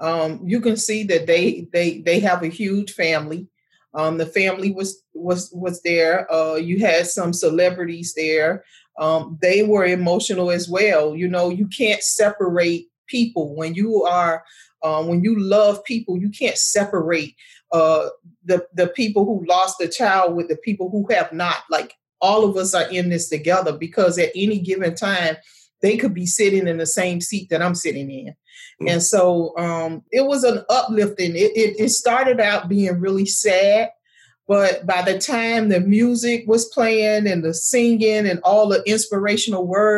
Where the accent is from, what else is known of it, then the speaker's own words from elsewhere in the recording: Miami, Florida, United States; Yes. Yes. I love it here, my hometown.